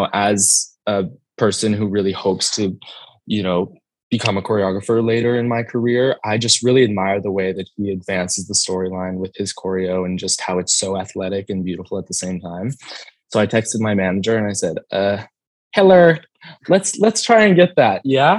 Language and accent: English; Iowa, United States; ask me questions about Iowans, you know, and it feels really special to feel like I'm making my hometown proud.